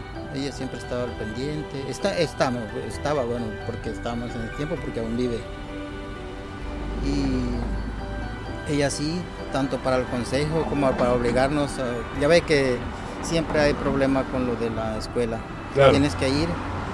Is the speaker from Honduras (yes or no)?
yes; Tela, Atlántida, Honduras; born there; Nací en el puerto de Tela, en Honduras.